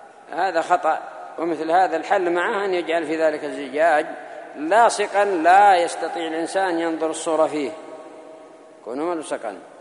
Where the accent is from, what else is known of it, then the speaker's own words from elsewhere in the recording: Yemen; يعني هذا معروف عندنا في اليمن وفي غيرها